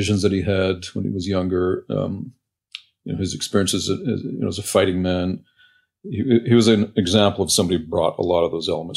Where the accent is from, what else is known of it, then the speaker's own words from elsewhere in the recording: Montreal, Quebec, Canada; I was a rabid hockey fan for many years growing up in Montreal.